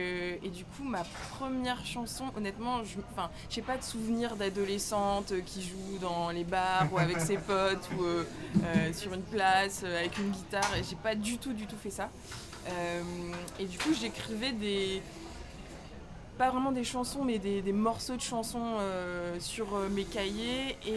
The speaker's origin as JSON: {"language": "French", "town": "Strasbourg", "region": "Grand Est", "country": "France", "said": "À Strasbourg. Moi je viens de Strasbourg."}